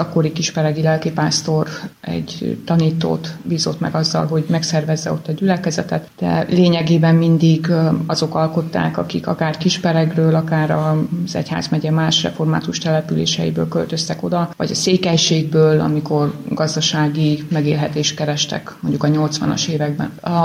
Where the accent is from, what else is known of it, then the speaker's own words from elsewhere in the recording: Târgu Mureș, Mureș County, Romania; lévén, hogy Marosvásárhelyi vagyok, hogy hát olyan messze elkerültem otthonról